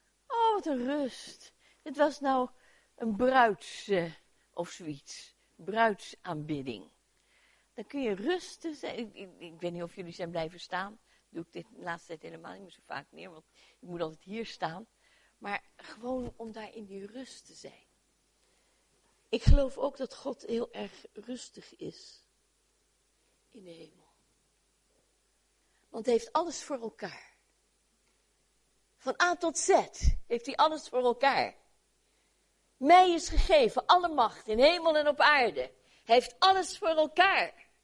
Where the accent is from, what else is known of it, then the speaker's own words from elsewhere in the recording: Netherlands; Want wij als Nederlanders hebben altijd een opinie, om te beginnen.